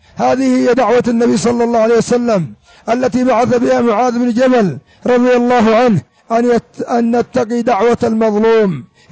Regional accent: Yemen; كثير من الناس عندنا في اليمن هذا من المصلين

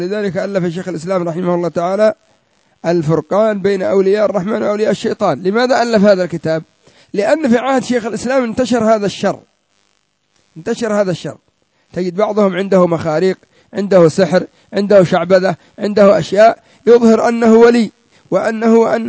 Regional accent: Yemen; عندنا في اليمن كانوا ناس من المجاذيب سمون بأصحاب بن علوان يمرون في الأسواق، نحن أدركناهم

